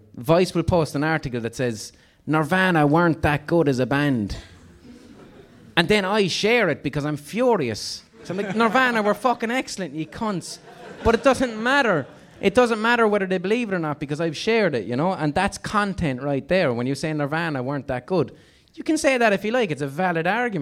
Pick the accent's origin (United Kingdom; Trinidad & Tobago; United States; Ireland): Ireland; Notton; So I grew up here in Notton